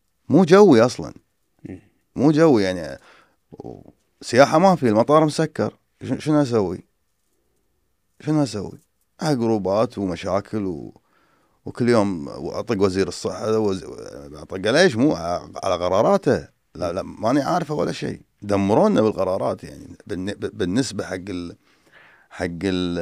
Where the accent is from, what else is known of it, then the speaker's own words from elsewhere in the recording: Kuwait; وتبدي حجوزات شهر واحد عندنا بالكويت، اللي هي عطلة الربيع أو عطلة نص السنة هذه